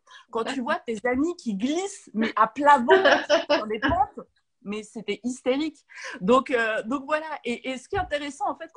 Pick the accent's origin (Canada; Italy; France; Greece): France; Saint-Étienne, Auvergne-Rhône-Alpes; Je suis née à Saint-Étienne, oui. J'ai 38 ans. Donc Saint-Étienne, tu vois, c'est une ville minière assez sombre. Mais ce qui est incroyable, moi j'y ai vécu jusqu'à mon baccalauréat.